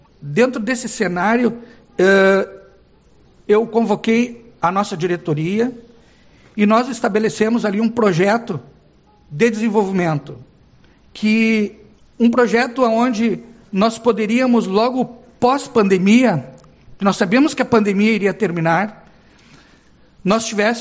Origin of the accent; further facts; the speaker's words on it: Canoas, Rio Grande do Sul, Brazil; born there; now in Uruguaiana, Brazil; estou completando neste ano 40 anos em Uruguaiana. Não sou uruguaianense, nasci em Canoas.